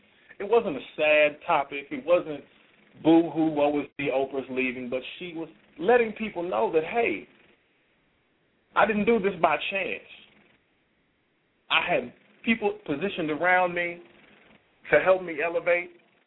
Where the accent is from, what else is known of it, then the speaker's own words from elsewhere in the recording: Kansas City, Missouri, United States; the city of Joplin, Missouri, which is very close to my hometown of Kansas City, Missouri, was damaged beyond belief.